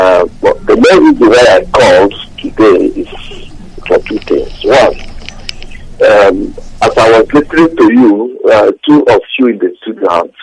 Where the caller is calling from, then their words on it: Wales, United Kingdom; I'm calling from Wales, in the United Kingdom.